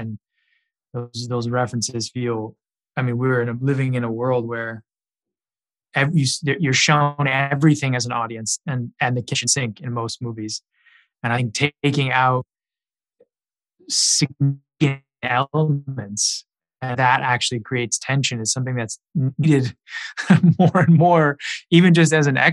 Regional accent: Hollywood, California, United States; now in New York, United States; I grew up in Hollywood. But I live in New York now

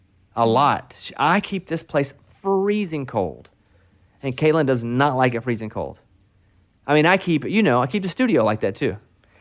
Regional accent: Arkansas, United States; I grew up in Arkansas. We didn't have a team.

